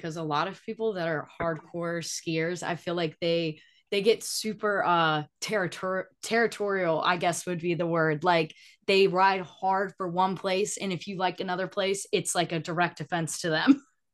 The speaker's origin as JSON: {"language": "English", "town": "Edenton", "region": "North Carolina", "country": "United States", "tie": "born or raised there", "said": "Oh my God. I grew up in Edenton."}